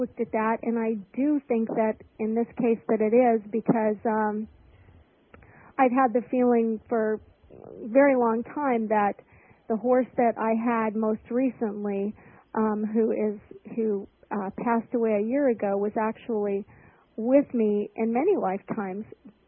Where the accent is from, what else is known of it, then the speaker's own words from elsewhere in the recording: California, United States; I grew up in Southern California, and I didn't have any opportunities to be around horses